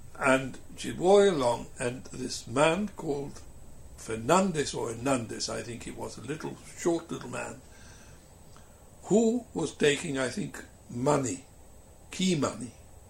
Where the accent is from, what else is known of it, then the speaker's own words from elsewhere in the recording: Gibraltar; I'm British. Because when we were small, there was no... Well, I can't remember having this thing of being Gibraltarian. You were British. You were a colonial. Gibraltar was a colony.